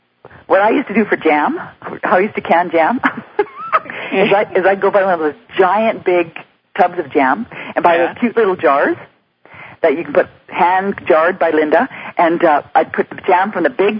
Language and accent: English; Western Canada, Canada; So I speak for myself as a Canadian. I speak for myself as a Western Canadian. I live in a beautiful, beautiful part of the world.